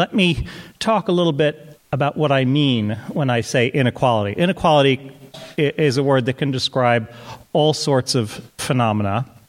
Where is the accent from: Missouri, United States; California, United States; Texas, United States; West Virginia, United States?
California, United States; Los Angeles; I grew up in Los Angeles, but strangely, this is the first time in my life, in my 55 years, where I have ever been to Santa Barbara.